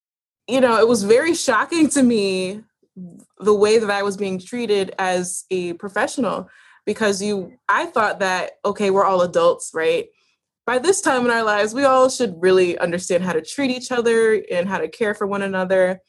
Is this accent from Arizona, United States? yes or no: no; Williamsville, New York, United States; I was raised in Williamsville, like Clarence, New York, which is very white.